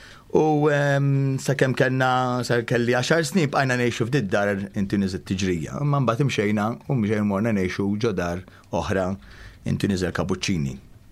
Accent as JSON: {"language": "Maltese", "region": "Gozo", "country": "Malta", "said": "Jiena nkun gburi ngħid li jiena ġej mill-gżira sabiħa ta' Għawdex."}